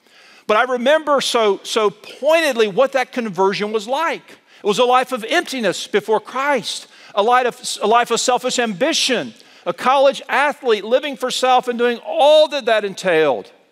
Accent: Mobile, Alabama, United States; moved away as an adult; now in Kansas City, United States; I hail these days from Kansas City. I grew up in Mobile, Alabama, down the Gulf Coast. I've been in Kansas City now almost 6 years.

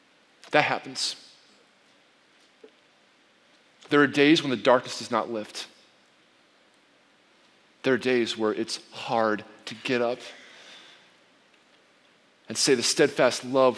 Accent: New York, United States; I hate waiting. I'm from New York. It's my excuse.

